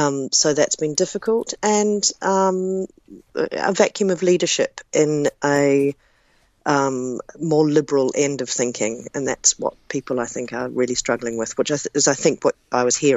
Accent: New Zealand; As a New Zealander coming on to something like this, you have a full research team

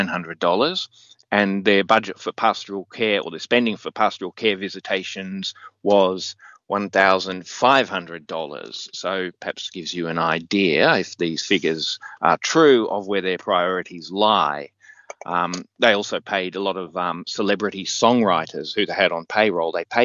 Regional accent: New South Wales, Australia; Apparently, I'm from New South Wales, so we don't really follow AFL

